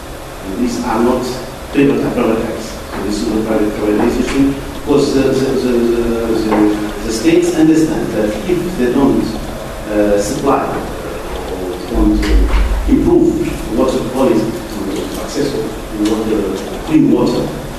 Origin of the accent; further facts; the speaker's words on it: Tunisia; English is a second language; from Tunisia.